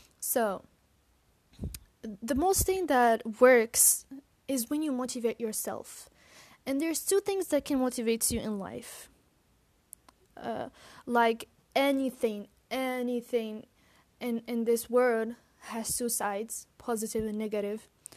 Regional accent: Morocco; English is a second language; I'm not an English native talker or speaker or whatever. I am Moroccan.

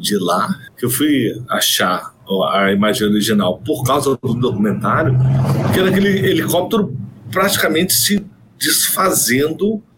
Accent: Brasília, Federal District, Brazil; Foi bem próximo da minha infância, por estar em Brasília e Goiânia ser bem próximo.

